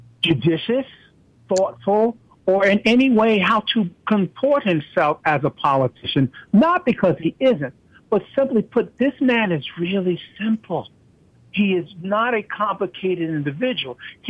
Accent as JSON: {"language": "English", "region": "New York", "country": "United States", "said": "I'm from New York. I know Trump."}